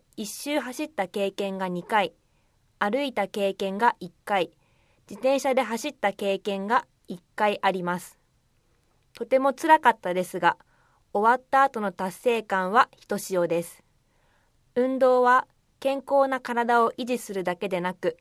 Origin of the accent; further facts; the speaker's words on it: Tokyo, Japan; now in Yokohama, Japan; 東京で生まれ育ち、就職を機にこの春横浜市で一人暮らしを始めました。